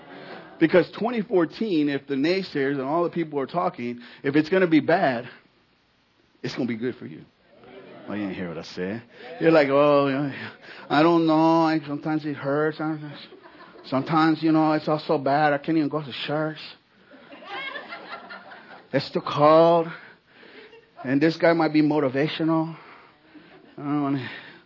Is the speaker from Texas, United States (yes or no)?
yes; San Antonio, Texas, United States; I am from San Antonio, and it's always an honor and privilege to come back to San Antonio